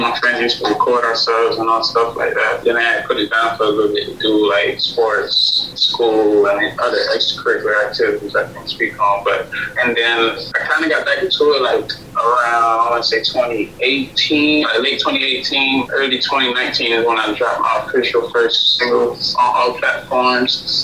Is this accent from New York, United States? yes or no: no; Pompano Beach, Florida, United States; I'm from South Florida, Broward County, Pompano Beach, Temple Road, Exit 39